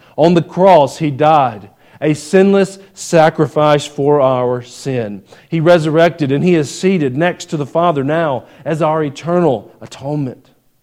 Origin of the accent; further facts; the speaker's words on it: Gainesville, Georgia, United States; There was the church I grew up in Gainesville, Georgia.